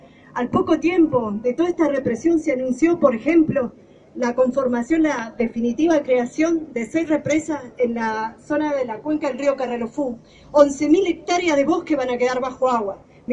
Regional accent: Chubut, Argentina

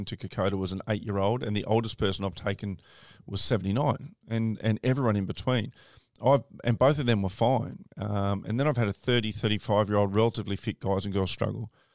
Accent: Queensland, Australia; as a registered nurse, at one stage, like, I couldn't work as a Queenslander, I couldn't work in New South Wales.

